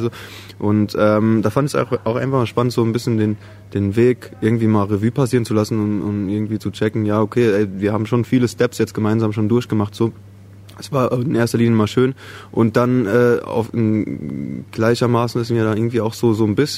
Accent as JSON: {"language": "German", "town": "Kirkel", "region": "Saarland", "country": "Germany", "said": "Ich komme aus Saarbrücken, oder ich sage immer aus Saarbrücken, aber eigentlich sage ich das nur, weil so wenige Leute das kleine Dörfchen Kirkel kennen. Und genau, also ich komme aus dem Saarland."}